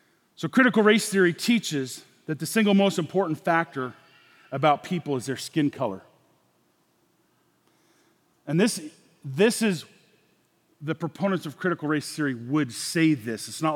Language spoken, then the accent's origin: English; Rushville, Nebraska, United States; I'm from Rushville, Nebraska. If you're a guy from Gordon, Nebraska, 13 miles to the east of us, you weren't allowed in town.